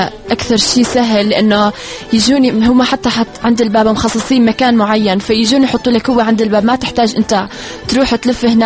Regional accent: Iraq; باعتباري عراقية

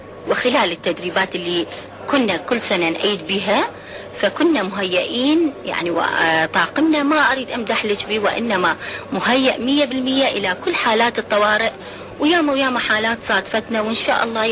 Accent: Iraq; بالدرجة الأولى طموحات كل عراقية، كل عراقية متأكدة أنا وكل عراقي

